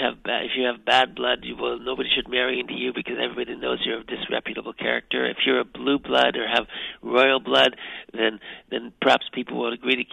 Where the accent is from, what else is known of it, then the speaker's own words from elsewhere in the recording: Canada; I was so excited as a Canadian of African heritage to be among African peoples. And I'd grown up in white suburbs with a fairly light skin.